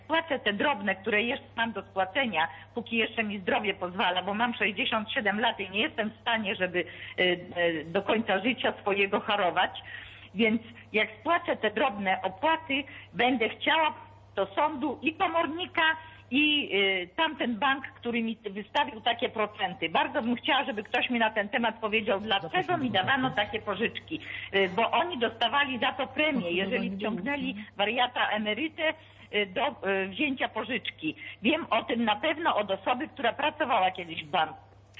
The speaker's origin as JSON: {"language": "Polish", "town": "Gdańsk", "region": "Pomeranian Voivodeship", "country": "Poland", "lives_now": "Germany", "said": "dzwonię teraz z Niemiec, ale ja jestem z Gdańska normalnie."}